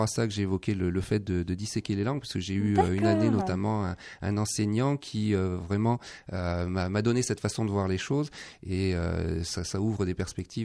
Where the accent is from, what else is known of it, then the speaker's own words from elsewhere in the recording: Brittany, France; now in Toulouse, France; je suis maintenant Toulousain d'adoption depuis un certain temps